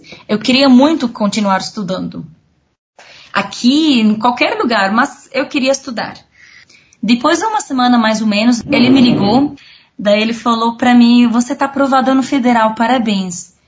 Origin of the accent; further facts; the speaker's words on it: Syria; Portuguese is a second language; now in Brazil; falei em inglês … eu sou da Síria.